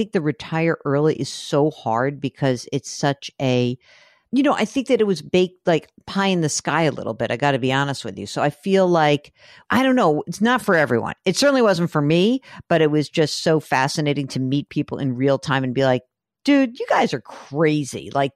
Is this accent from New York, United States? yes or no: yes; New York, United States; Come on, wait. We're New Yorkers. We want to hear.